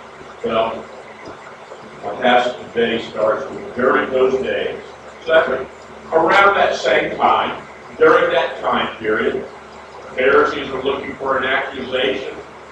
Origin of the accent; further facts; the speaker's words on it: Florida, United States; Now, the town I grew up in North Florida, is surrounded by a military base.